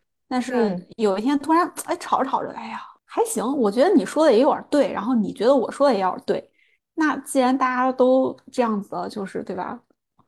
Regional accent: China; born or raised there

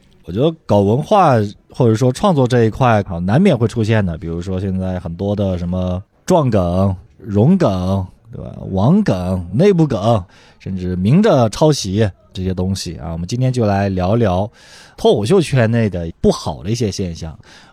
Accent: Northeast China, China; 我是一个东北人啊，

